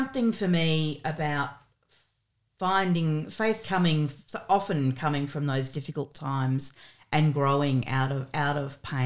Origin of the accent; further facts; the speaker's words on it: Melbourne, Victoria, Australia; So I'm a Melbourne girl. I grew up on Wurundjeri country here in Naam.